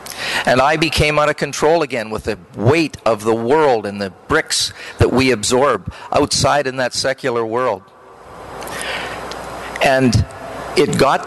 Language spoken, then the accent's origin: English; Canada; I'm a Canadian, so I would agree with everything the bishop said